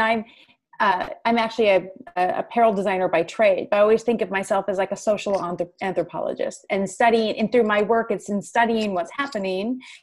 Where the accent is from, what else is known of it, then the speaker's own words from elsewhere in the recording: Midwest, United States; Cara and I grew up together in the Midwest.